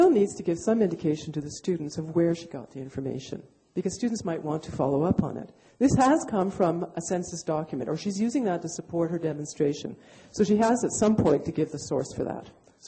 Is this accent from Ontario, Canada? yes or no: no; Quebec, Canada; I grew up here. I grew up in Quebec.